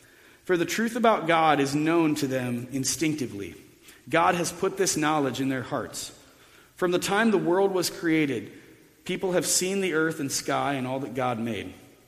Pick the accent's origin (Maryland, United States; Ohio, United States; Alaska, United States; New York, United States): Ohio, United States; because we're from Ohio, right? We drive everywhere. Some of us ride horses everywhere in Ohio even.